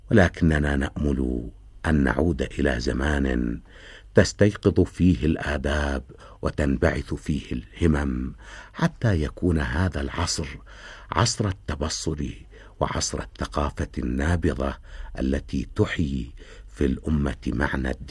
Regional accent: Hilla, Babil, Iraq; moved away; also born or lived in Najaf; ولدت في الحلة عام 1300 لهجرة

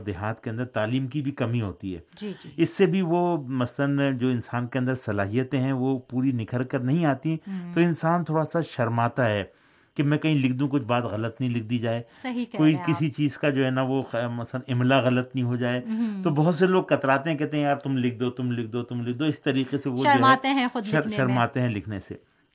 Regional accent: Hyderabad, Sindh, Pakistan; میں چونکہ میں تو حیدرآباد سندھ کا رہنے والا ہوں, سمجھ جاتا ہوں میں جو سندھی زبان بولنے والے افراد ہیں, بھائی ہیں ہمارے, لیکن پڑھنے میں مجھے تھوڑی سی دشواری ہوتی ہے.

